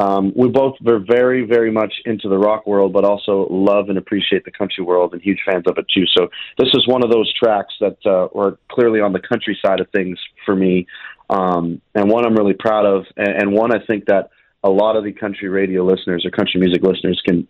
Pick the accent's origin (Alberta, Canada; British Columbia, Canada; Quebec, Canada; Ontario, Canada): Ontario, Canada; North Bay; And then I met him in 1998 when he came to my hometown in North Bay, the Snowbirds.